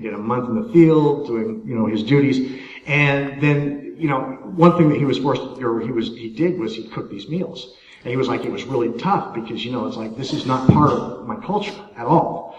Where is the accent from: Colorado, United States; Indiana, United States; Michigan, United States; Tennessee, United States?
Colorado, United States; So I come from Northern Colorado